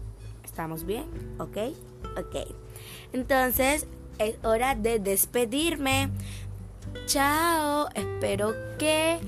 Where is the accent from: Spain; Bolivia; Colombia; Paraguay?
Colombia; born there; Lo hice con mucho amor para mi país natal, Colombia.